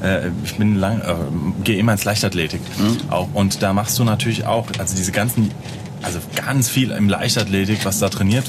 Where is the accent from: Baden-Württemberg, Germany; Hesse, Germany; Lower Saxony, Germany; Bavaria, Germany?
Hesse, Germany; Wiesbaden; Hier aus Wiesbaden, Frankfurt. Also Rhein-Main-Gebiet.